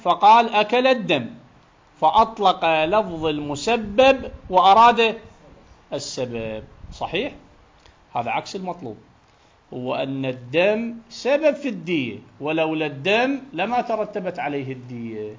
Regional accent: Iraq

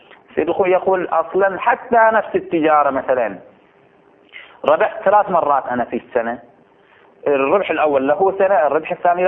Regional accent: Bahrain; الراتب احنا عندنا في البحرين شهري

